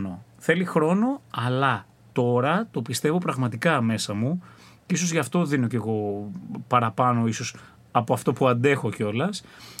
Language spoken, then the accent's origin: Greek; Central Greece, Greece; είμαι από τη Φωκίδα. Λοιπόν, είμαι από την περιοχή της Δωρίδας, η καταγωγή μου είναι από Φωκίδα και από Χίο ο πατέρας μου. Αγαπώ και τις δύο περιοχές, πολλές γενιές η οικογένειά μου στην Αθήνα